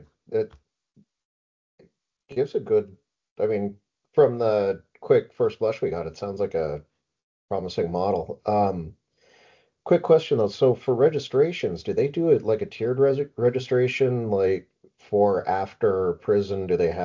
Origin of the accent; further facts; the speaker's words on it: Idaho, United States; because I'm from Idaho myself, so I know that very diverse state